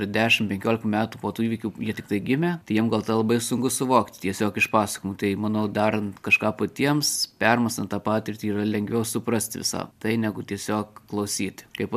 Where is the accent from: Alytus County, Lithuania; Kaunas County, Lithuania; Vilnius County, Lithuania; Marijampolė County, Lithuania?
Marijampolė County, Lithuania; Marijampolė; Esu iš Marijampolės.